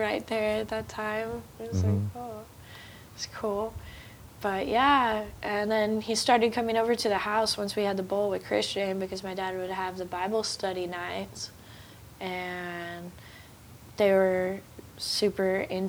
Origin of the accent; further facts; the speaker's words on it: Santa Ana, California, United States; growing up in Santa Ana with all the S's and Vatos around me.